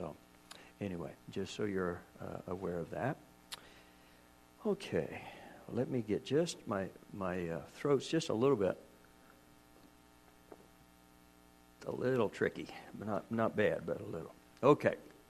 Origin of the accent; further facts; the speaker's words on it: Kansas, United States; now in Canada; my wife and I were raised in Kansas in the States. Everybody holds that against me, but anyway, forgive me.